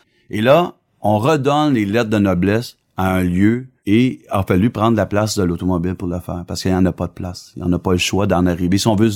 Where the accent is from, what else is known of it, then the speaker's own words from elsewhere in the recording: Saint-Jean-sur-Richelieu, Quebec, Canada; Moi, je viens de Saint-Jean-sur-Richelieu, mais c'était pas la banlieue.